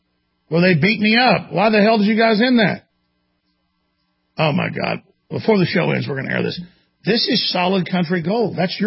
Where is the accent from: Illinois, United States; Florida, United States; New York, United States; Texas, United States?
Texas, United States; But you could say, as a Texan, you know, I've been founding family on both sides and whole nine yards and got cattle and got oil wells and all the rest of it.